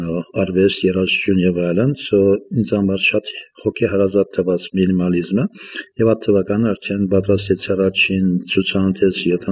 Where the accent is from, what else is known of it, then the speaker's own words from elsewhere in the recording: Aleppo, Aleppo Governorate, Syria; Հալեբ ծնված եմ եւ ընտանիքս … մամաս, բաբաս մեկ տարեկանեն Ուրֆայից փախած իր մամային հետ եւ հաստատված են Հալեբ եւ ամբողջ իր յանքը եղած է Հալեբում։